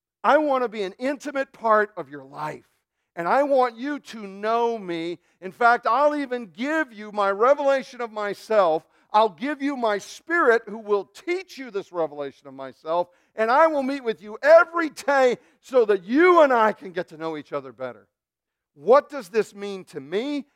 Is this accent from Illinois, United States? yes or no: yes; Chicago, Illinois, United States; Hey, I grew up in Chicago. It is the truth, okay?